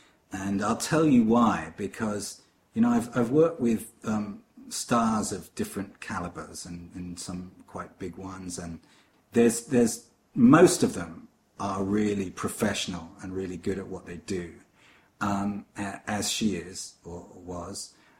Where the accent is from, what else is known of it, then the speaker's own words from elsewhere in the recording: London, United Kingdom; accent: North London; I know they were a little concerned about my accent because I was a little too North London and I had to sort of plumb it up a bit